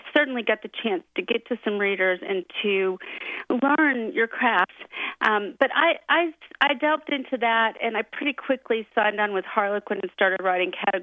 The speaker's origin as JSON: {"language": "English", "town": "Austin", "region": "Texas", "country": "United States", "tie": "born or raised there", "lives_now": "Colorado, United States", "said": "my home is Austin, Texas, or my hometown. Now I'm in Colorado."}